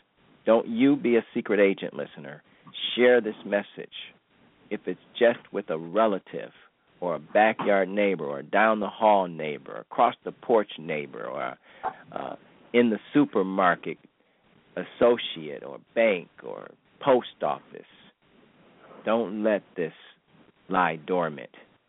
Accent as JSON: {"language": "English", "town": "Cleveland", "region": "Ohio", "country": "United States", "tie": "born or raised there", "said": "It wasn't my hometown, Cleveland, with that boy."}